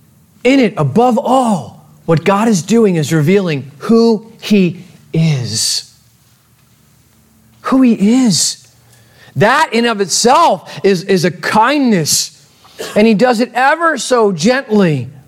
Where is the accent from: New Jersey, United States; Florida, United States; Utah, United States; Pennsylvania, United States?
New Jersey, United States; Yeah, I'm from Jersey.